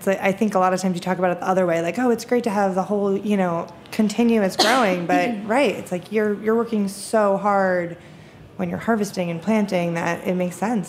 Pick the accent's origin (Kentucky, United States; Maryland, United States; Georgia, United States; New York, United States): New York, United States; I'm from New York, but I'm sure people have been growing food